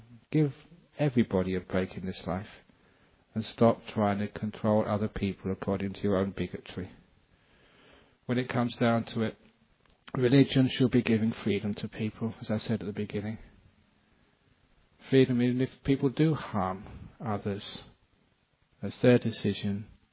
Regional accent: England, United Kingdom; I came from England.

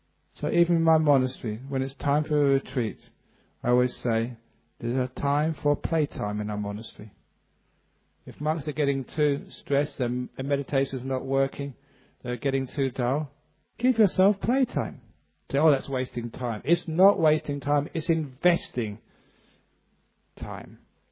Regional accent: England, United Kingdom; Maybe it's because I came from England, because in England we always have a tea break in the morning, a tea break in the afternoon, and any other excuse for a tea break.

